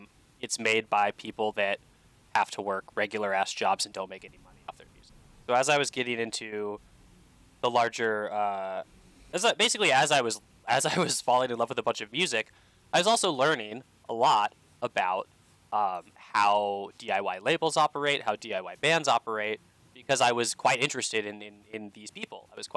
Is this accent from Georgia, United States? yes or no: yes; Atlanta, Georgia, United States; now in Seattle, United States; And when I moved from Atlanta to Seattle, I came out here, again, not really knowing exactly what I wanted to do.